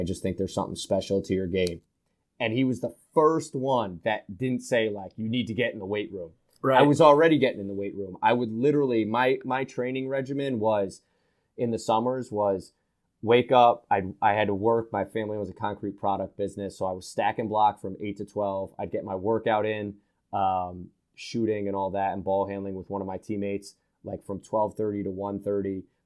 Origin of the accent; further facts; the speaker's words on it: New York, United States; which is where this Division II school, the College of St. Rose in my hometown, that's the league that they play in.